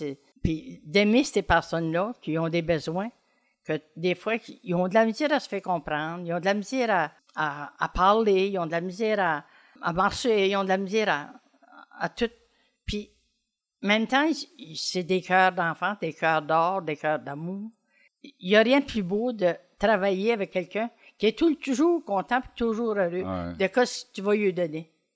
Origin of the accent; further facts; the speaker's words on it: Saint-Basile, New Brunswick, Canada; J'ai 77 ans. Je viens de Saint-Basile.